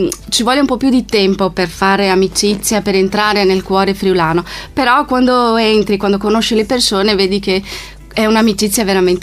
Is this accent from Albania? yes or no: no; Rio de Janeiro, Brazil; Italian is a second language; moved away as an adult; also born or lived in Veneto; now in Italy; Rio de Janeiro.